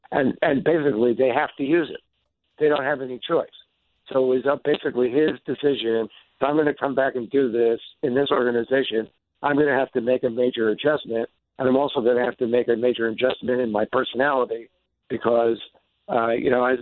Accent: New York, United States; as, you know, full disclosure, growing up in New York, I'm a Yankee fan.

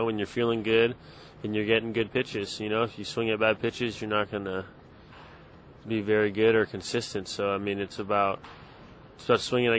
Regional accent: Palo Alto, California, United States; I grew up in Palo Alto, and I played Little League, Babe Ruth, all that stuff. So born and raised in the Bay.

